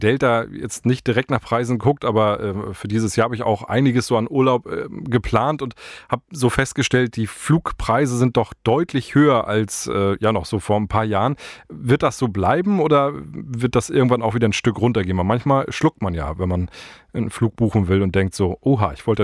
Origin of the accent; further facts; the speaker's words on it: Hamburg, Germany; Als Hamburger sage ich gute Wahl.